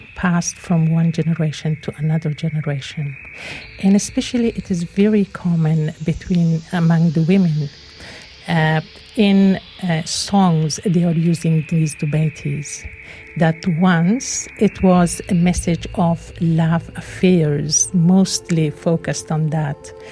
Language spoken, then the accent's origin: English; Afghanistan; now in Sydney, Australia; I am originally from Afghanistan. I have been here for 10 years. In Sydney, Australia.